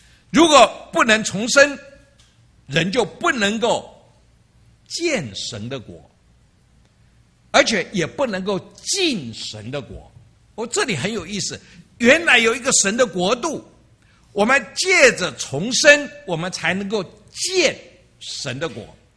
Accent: China; now in United States; 尤其我们东方人，我们从中国来的，我们可能说我们到了美国

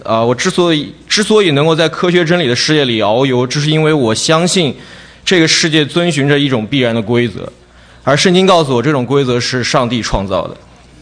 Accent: Nantong, Jiangsu, China; 我来自江苏南通。

